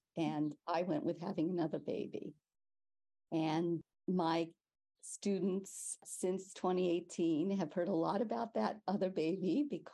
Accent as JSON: {"language": "English", "town": "Los Angeles", "region": "California", "country": "United States", "tie": "born or raised there", "said": "And the way I got connected to the Catholic worker and Dorothy Day was growing up in Los Angeles."}